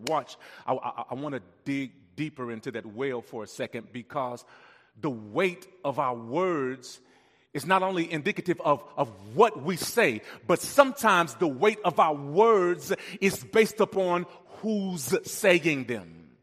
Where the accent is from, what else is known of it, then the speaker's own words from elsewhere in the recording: Louisiana, United States; I'm from Louisiana, and we say that all the time in Louisiana. You know, I'm Cajun.